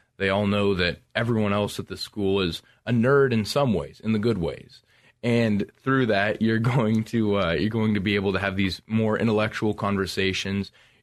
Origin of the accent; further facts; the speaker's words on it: Escondido, California, United States; So I'm from Escondido, California.